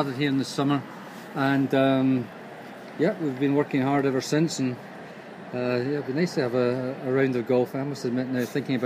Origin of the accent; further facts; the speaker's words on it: Troon, Scotland, United Kingdom; now in Ireland; I'm Scottish indeed, from the west coast of Scotland, Troon in Ayrshire.